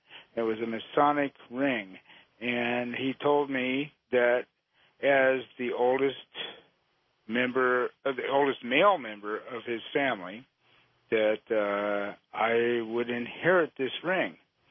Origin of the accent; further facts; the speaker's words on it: Phoenix, Arizona, United States; I'm from Phoenix.